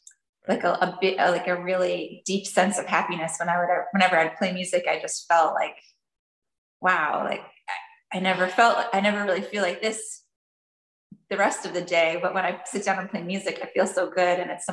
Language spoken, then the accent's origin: English; United States; So it was, for me as an American, where everything is pretty new, it was amazing to go to Europe and feel all the history.